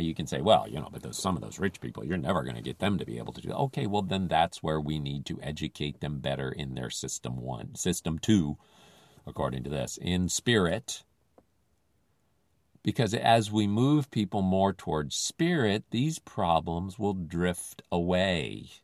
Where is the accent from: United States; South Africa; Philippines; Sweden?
Philippines; Except I grew up in the Philippines. And I saw people who were desperately poor.